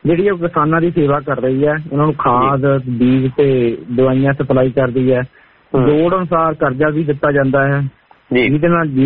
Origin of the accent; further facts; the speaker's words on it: Jattpur, Punjab, India; ਸਾਨੂੰ ਮਲਕੀਆ ਸਿੰਘ ਪਿੰਡ ਹੈਗਾ ਜੀ ਮੇਰਾ ਹਾਜੀਪੁਰ ਲਹਿਰਾ ਪਹਿਲਾਂ ਪਿੰਡ ਹੈਗਾ ਸਾਡਾ ਜੱਟਪੁਰ ਬਲਾਚਰ ਦੇ ਕੋਲ ਇੱਧਰ ਅਸੀਂ 15-16 ਸਾਲ ਤੋਂ ਜ਼ਮੀਨ ਇੱਧਰ ਮੁੱਲ ਲਈ ਸੀ